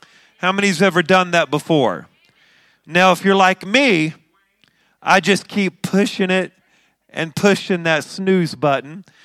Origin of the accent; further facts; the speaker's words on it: West Virginia, United States; You know, I grew up in West Virginia and they used to say, I'm fixing to get up.